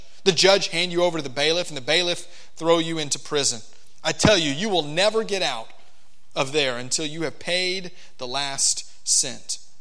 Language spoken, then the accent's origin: English; Florida, United States; moved away; I'm not from the Midwest originally. Since I'm from Florida, I don't have to be a Cubs fan or a Cardinals fan.